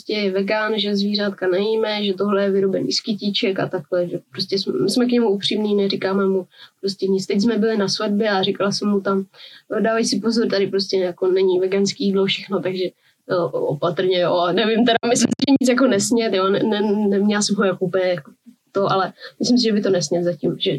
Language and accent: Czech; Rýmařov, Moravian-Silesian Region, Czechia; jakože jsem z Rýmařova